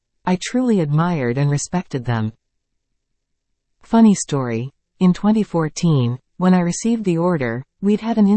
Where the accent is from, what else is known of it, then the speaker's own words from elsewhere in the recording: Montreal, Quebec, Canada; now in Collingwood, Canada; I grew up in Montreal.